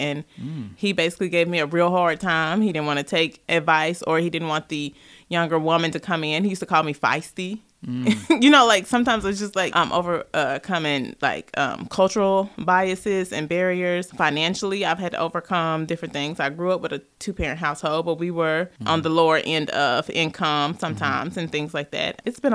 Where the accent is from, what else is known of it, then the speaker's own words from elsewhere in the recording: Hot Springs, Arkansas, United States; I was actually born and raised in Hot Springs. I graduated from Hot Springs High in 2002.